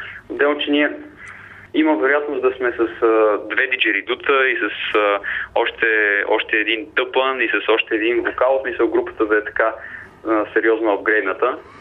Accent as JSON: {"language": "Bulgarian", "town": "Sofia", "region": "Sofia City", "country": "Bulgaria", "tie": "born or raised there", "said": "аз съм тук, съм израснал в София"}